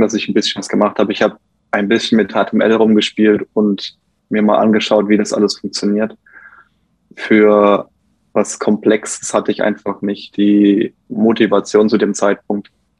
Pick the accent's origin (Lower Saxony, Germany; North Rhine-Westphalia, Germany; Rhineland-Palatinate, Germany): Rhineland-Palatinate, Germany; ich bin 27 Jahre alt, ich komme aus Rheinland-Pfalz.